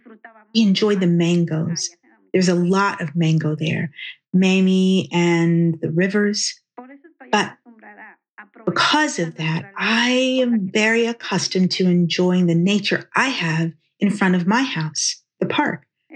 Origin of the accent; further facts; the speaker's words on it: Mexico City, Mexico; I was raised in Mexico City, where there are few trees, but frequently, during vacations, we went to my father's town in Guerrero, and it has gardens.